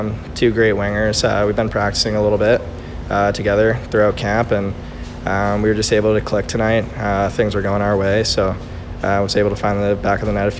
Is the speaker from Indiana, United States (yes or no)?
no; Boston, Massachusetts, United States; from Boston, Massachusetts, and 18 years old.